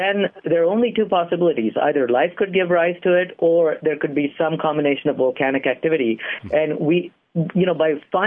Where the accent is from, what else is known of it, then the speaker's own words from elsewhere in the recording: India; I mean, I grew up in India.